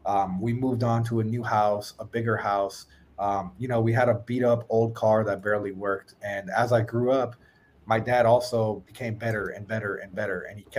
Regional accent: United States; born there; I was born in America. I had everything handed to me.

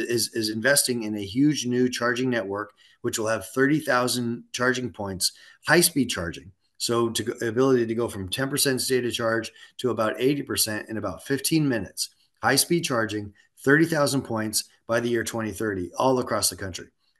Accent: Canada; born there; I was born in Canada, so I know cold temperatures

